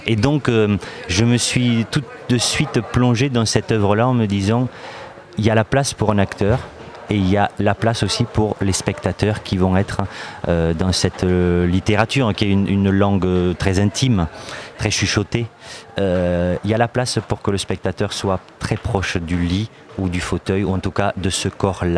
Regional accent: Carcassonne, Occitanie, France; je suis natif de Carcassonne.

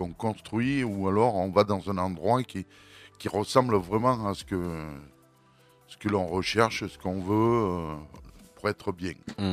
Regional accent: Lançon, Provence-Alpes-Côte d'Azur, France; De Lançon, Provence.

